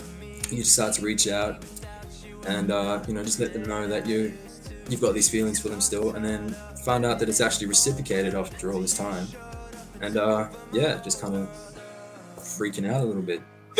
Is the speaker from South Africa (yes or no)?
yes; South Africa; moved away as an adult; now in Australia; I'm from South Africa, yeah. I've been in Australia for 6 years now.